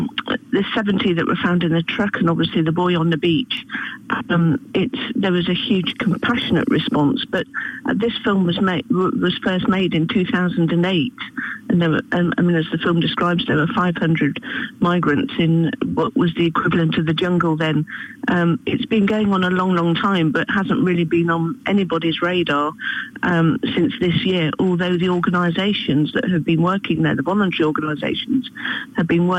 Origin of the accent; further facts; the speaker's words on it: East Midlands, United Kingdom; I'm not from Kent. My homeland, as it were, is Lincolnshire.